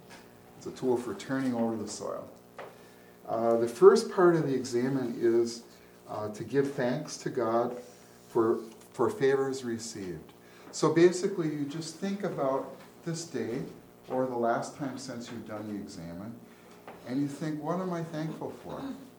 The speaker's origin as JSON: {"language": "English", "region": "West Coast", "country": "United States", "said": "I'm from the West Coast. I live north of Seattle."}